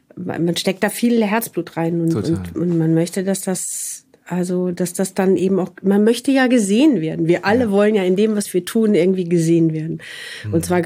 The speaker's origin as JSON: {"language": "German", "town": "Wuppertal", "region": "North Rhine-Westphalia", "country": "Germany", "tie": "born there", "said": "Also ich komme ja sozusagen vom Land sozusagen und bin geboren in Wuppertal."}